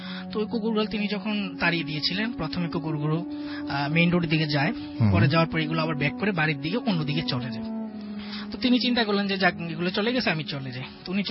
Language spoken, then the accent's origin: Bangla; Comilla, Chittagong Division, Bangladesh; now in Dhaka, Bangladesh; কুমিল্লা থেকে এসেছি, কিন্তু ঢাকার মহাখালীতে থাকি।